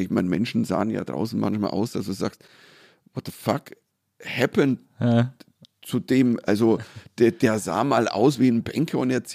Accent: Germany; So, also als Deutscher, der da whatever.

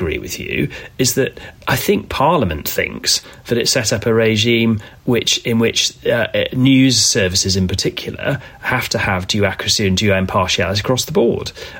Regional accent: Yorkshire and the Humber, United Kingdom; now in London, United Kingdom; I was brought up in Yorkshire

